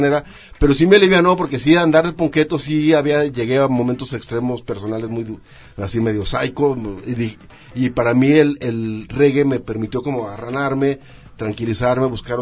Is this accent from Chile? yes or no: no; Mexico; soy blanquito, soy mexicano